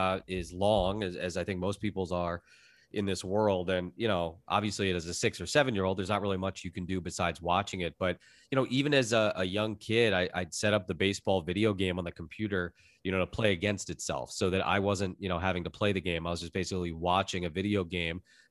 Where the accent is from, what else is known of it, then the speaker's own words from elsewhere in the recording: Florida, United States; And then it was, you know, reaching out to the local sports network where I grew up in South Florida